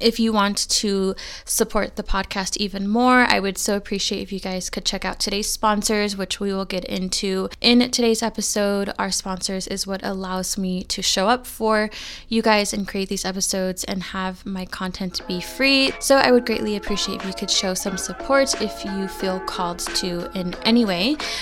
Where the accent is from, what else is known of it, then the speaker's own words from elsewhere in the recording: California, United States; in my heart, I'm a California girl through and through. But personally, I always hated living in my hometown specifically. I grew up in a relatively small and very conservative town in California.